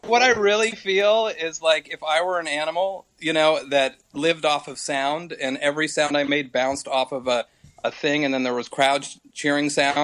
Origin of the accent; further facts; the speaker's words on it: United States; I'm from America. I'm in San Diego.